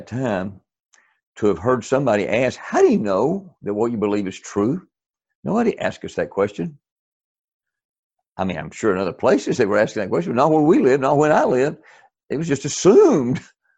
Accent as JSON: {"language": "English", "town": "Tellico Plains", "region": "Tennessee", "country": "United States", "tie": "born or raised there", "said": "When I was a little kid, I grew up in Tellico Plains, Tennessee."}